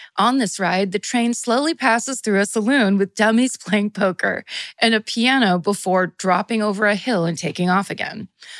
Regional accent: Texas, United States; I grew up outside of Fort Worth, Texas.

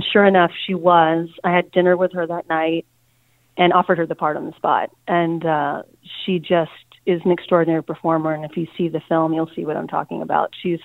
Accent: Lubbock, Texas, United States; Well, I grew up in Lubbock, Texas, and as you can imagine, I was one of the only Filipinos in my school.

